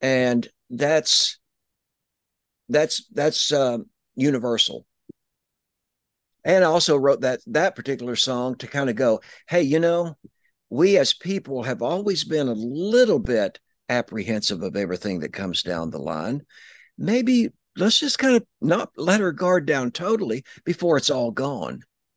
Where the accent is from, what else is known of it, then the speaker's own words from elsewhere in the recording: Tennessee, United States; I'm from Tennessee and raised in mostly East Tennessee.